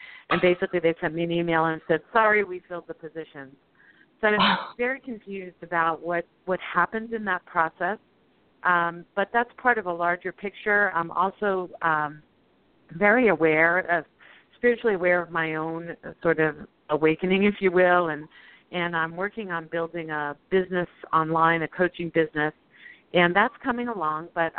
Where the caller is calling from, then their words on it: Colorado, United States; Oh, Colorado.